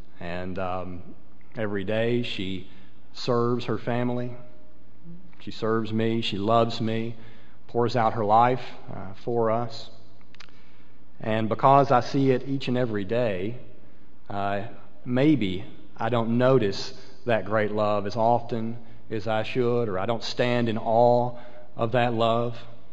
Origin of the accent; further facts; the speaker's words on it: Kentucky, United States; I'm from South Central Kentucky, where I pastor at a church in Bowling Green.